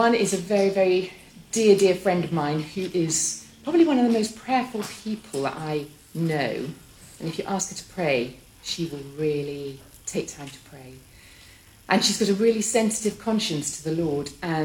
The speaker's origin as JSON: {"language": "English", "region": "Yorkshire and the Humber", "country": "United Kingdom", "said": "I come from Yorkshire, which is God's great county. And my favourite place in the whole world. Anyway, you wouldn't find that out from my accent, so that's why I put that out there. I'm from Yorkshire."}